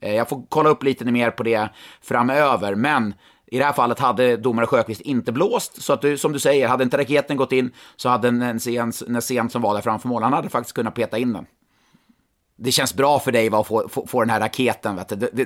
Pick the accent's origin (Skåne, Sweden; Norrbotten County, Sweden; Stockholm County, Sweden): Stockholm County, Sweden; Stockholm; för att jag är från Stockholm